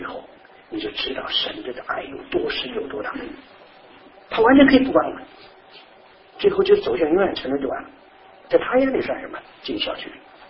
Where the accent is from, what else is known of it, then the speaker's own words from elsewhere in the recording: China; 我说我是大陆人